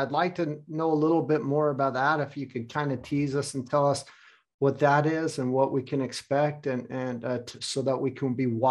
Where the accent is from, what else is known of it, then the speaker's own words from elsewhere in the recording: United States; now in Germany; I'm originally from America. I live in Germany. My mother's German. I have family all over the world. I kind of am this global citizen from birth on, and always have been.